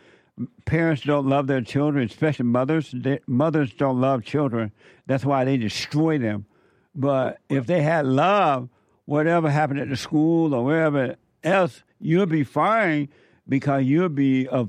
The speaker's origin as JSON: {"language": "English", "region": "Alabama", "country": "United States", "tie": "born or raised there", "said": "you remind me of when I was growing up in Alabama."}